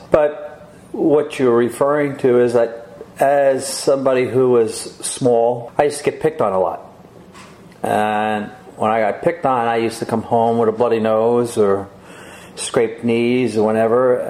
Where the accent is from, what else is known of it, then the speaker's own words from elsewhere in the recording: New York City, New York, United States; I'm the oldest of five, born and raised in the Bronx.